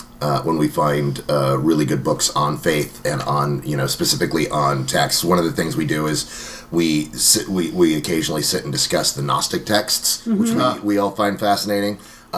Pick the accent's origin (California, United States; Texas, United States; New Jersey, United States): Texas, United States; San Antonio; No, I was born in San Antonio. I'm a military brat, so I was born in San Antonio while my dad was in training there and bounced around the United States for a while, and then when I was 14, ended up back in Texas in San Antonio